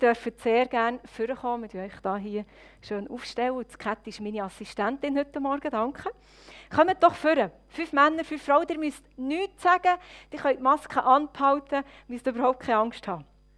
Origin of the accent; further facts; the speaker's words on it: Murten, Fribourg, Switzerland; ich komme aus dem Röstigraben, wie ihr gehört. Und zwar von Murten.